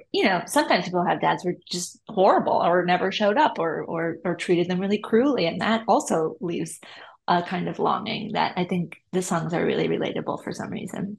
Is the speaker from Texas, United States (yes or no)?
no; Duluth, Minnesota, United States; I'm Minnesota based. I was born and raised in Duluth.